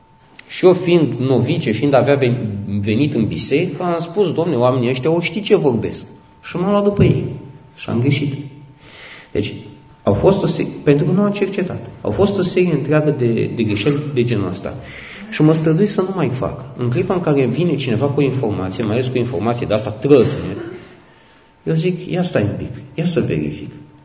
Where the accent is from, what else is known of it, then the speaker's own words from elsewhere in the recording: Bucharest, Romania; eu am fost băiat de cartier, am crescut în Sălăjan